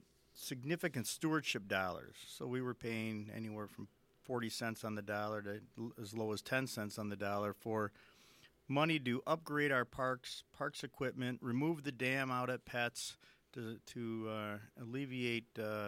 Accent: Kenosha, Wisconsin, United States; born and raised in Kenosha

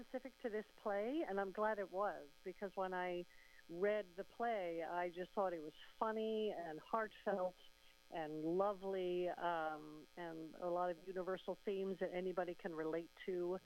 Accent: Shorewood, Wisconsin, United States; also born or lived in Milwaukee; I did most of my growing up in Shorewood or Milwaukee area

